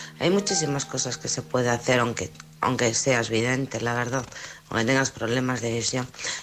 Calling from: Alcorcón, Community of Madrid, Spain; de Alcorcón.

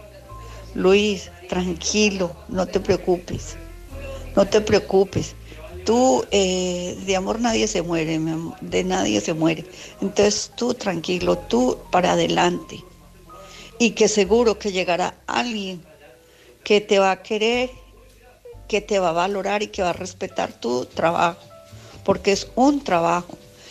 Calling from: Alicante, Valencian Community, Spain; de Alicante.

